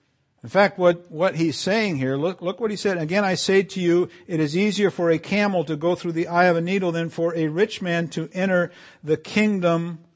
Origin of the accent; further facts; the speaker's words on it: Canary Islands, Spain; I grew up in the Canary Islands with camels.